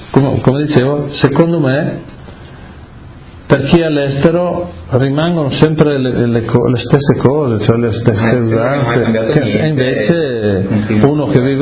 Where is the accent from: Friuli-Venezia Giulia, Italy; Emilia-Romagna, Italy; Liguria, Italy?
Friuli-Venezia Giulia, Italy; Claut; also born or lived in Maniago; io sono di Clauto, ho abitato a Maniago quando mi ero sposato, dove ho avuto una gelateria